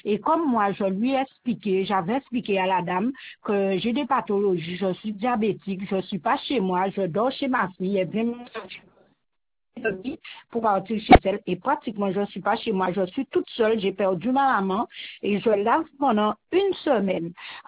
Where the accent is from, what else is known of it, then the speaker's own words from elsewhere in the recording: Saint-François, Guadeloupe; je suis de Saint-François.